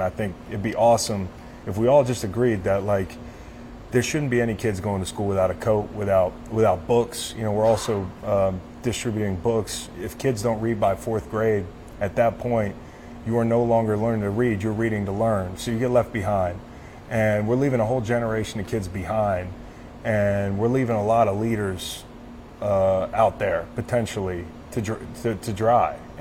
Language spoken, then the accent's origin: English; Charlottesville, Virginia, United States; it's up and running in my hometown of Charlottesville.